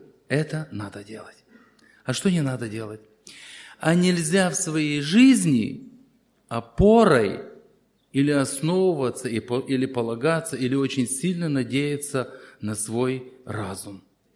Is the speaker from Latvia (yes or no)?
no; Zakarpattia Oblast, Ukraine; Я приехал из Закарпатья. Совершаю пресвитерское служение в двух небольших церквях. Живу в городе Мукачево.